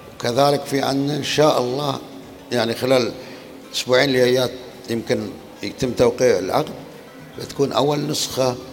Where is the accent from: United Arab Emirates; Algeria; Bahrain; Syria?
United Arab Emirates